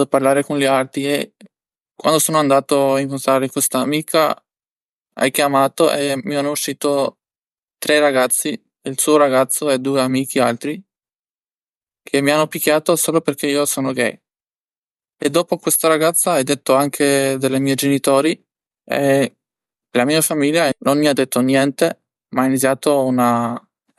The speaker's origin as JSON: {"language": "Italian", "country": "Albania", "second_language": "Italian", "said": "25 anni, vengo da Albania."}